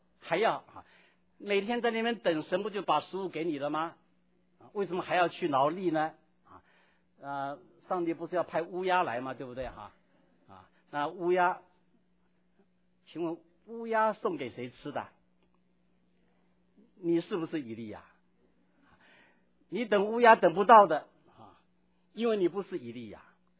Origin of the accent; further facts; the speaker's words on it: China; 我们中国人还有多少没信主还搞不清啊？